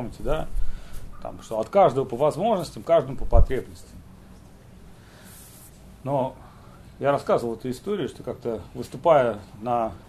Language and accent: Russian; Russia; я из Ленин-Паривара … Значит, я из России приехал.